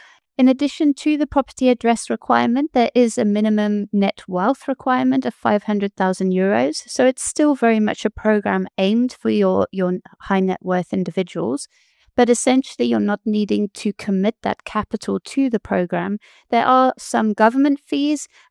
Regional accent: United Kingdom; accent: British; now in South Africa; I'm a British national. You can hear that from my accent, but I live and work in South Africa. I've got permanent residency here

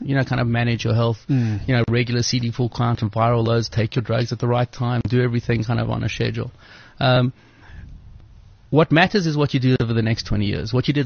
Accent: Cape Town, Western Cape, South Africa; So I grew up in Cape Town.

